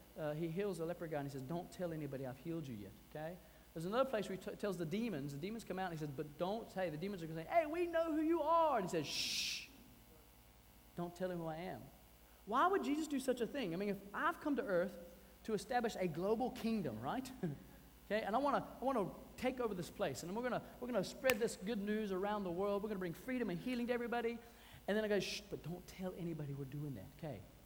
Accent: the South, United States; Because I am from the South, I like feedback.

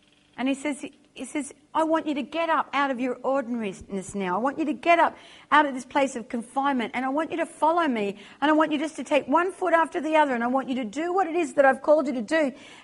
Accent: England, United Kingdom; You know, as English people, as a nation, there's that thing in our lives that we call to go forward

